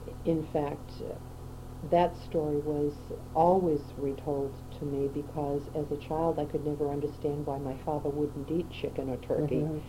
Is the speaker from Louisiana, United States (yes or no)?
no; Concord, Massachusetts, United States; My father actually was born and raised in Concord, and so was I.